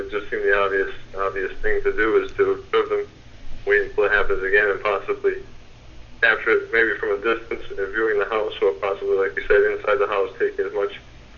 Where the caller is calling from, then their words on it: Rhode Island, United States; How you doing, Kevin?